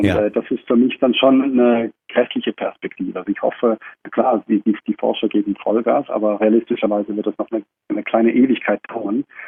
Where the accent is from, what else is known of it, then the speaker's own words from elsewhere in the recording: Switzerland; aber ich bin auch in der Schweiz aufgewachsen